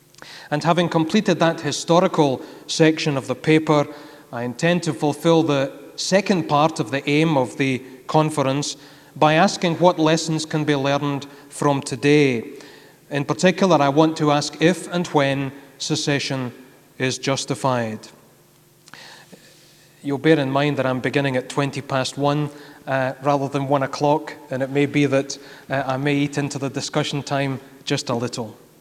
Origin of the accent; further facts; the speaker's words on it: Glasgow, Scotland, United Kingdom; It's always, as a Glaswegian, a thought to come to Edinburgh. However, coming as I do from the city of culture and city of architecture and design